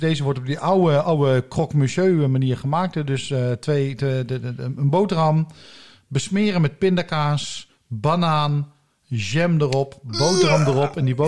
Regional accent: Limburg, Netherlands; moved away; opgegroeid in Limburg. Lang geleden daar weggegaan.

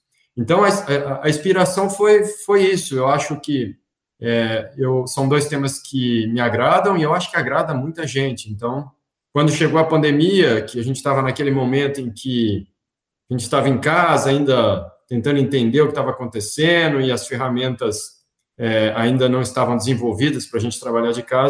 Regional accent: Paraná, Brazil; Estudei na Universidade Estadual de Londrina, eu sou do Paraná

